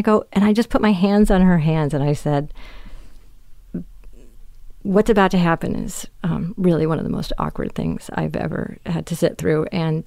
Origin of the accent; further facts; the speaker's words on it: California, United States; I mean, I'm from California.